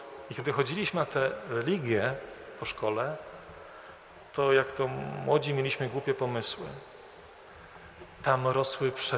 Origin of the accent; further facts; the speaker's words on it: Warsaw, Masovian Voivodeship, Poland; Ja pochodzę z Warszawy, o czym pewnie większość z was wie. Urodziłem się na Służewie, nie na Służewcu, tylko na Służewie.